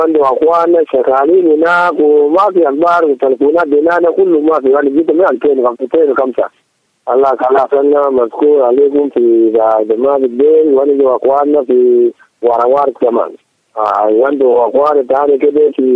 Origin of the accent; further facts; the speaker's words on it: South Sudan; أنا من الجنوب